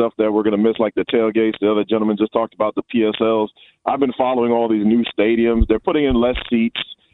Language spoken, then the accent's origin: English; Lanham, Maryland, United States; I'm from Lanham, and that stadium is right in my backyard.